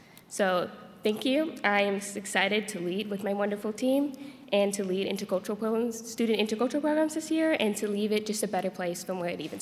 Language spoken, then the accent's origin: English; Kentucky, United States; Being half Asian growing up in Kentucky, I was able to relate to other U.S. minority students, but I wanted more.